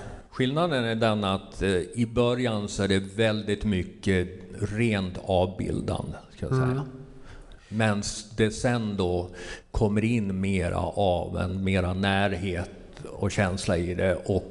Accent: Orsa, Dalarna County, Sweden; någon gång fuskade lite i något fotolab där uppe i Orsa där jag kommer ifrån.

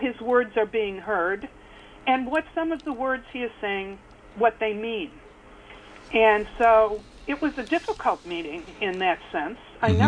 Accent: Detroit, Michigan, United States; I told you I'm from Detroit.

